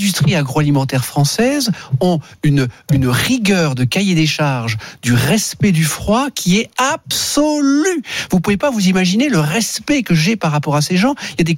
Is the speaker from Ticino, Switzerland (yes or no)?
yes; Lugano, Ticino, Switzerland; je suis d'ailleurs de Lugano-Locarno, dans le Tessin suisse.